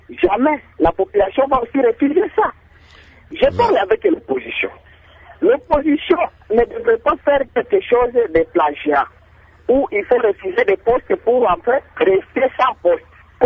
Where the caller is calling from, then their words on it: Kindu, Maniema, DR Congo; de Kindu.